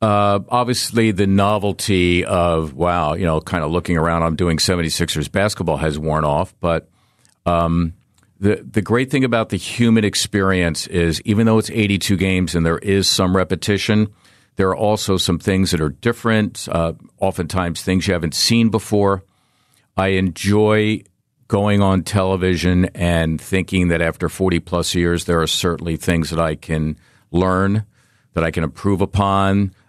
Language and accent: English; Philadelphia, Pennsylvania, United States; one of my idols growing up in Philly.